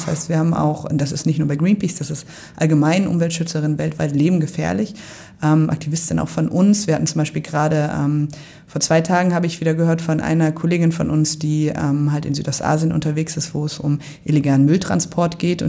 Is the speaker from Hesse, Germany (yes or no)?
yes; Marburg, Hesse, Germany; ich komme aus Marburg, habe da Pharmazie studiert und promoviert